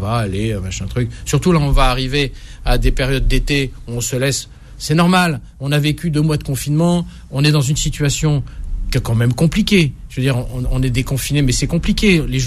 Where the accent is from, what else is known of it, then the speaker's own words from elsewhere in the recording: France; moi, je suis français.